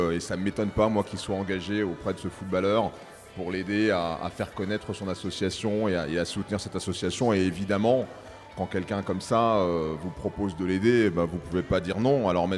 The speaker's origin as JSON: {"language": "French", "town": "Tours", "region": "Centre-Val de Loire", "country": "France", "lives_now": "Paris, France", "said": "moi, je suis en provincial, moi, je suis de Tours, hein"}